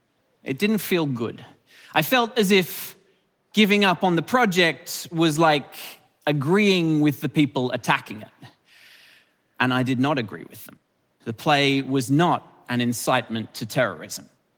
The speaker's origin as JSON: {"language": "English", "region": "Australian Capital Territory", "country": "Australia", "said": "I'm a playwright from Ngunnawal country, the unceded lands of the Ngunnawal people in Southeast Australia."}